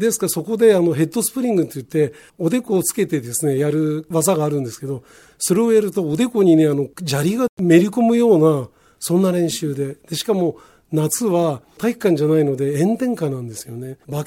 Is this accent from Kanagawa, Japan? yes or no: yes; Yokohama, Kanagawa, Japan; 私はね横浜の南区の井戸ヶ谷ってあるんですけども、そこで生まれまして、1歳の時に父親の仕事の関係の寮が鶴見の方にありましたので、そちらの1歳の時から移動して、それで小学校5年生まで鶴見におりまして